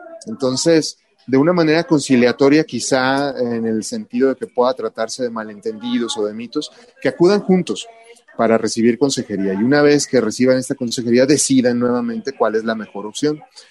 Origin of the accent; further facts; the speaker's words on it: Mexico; la idiosincrasia del pueblo mexicano, de nosotros, bueno, como población mexicana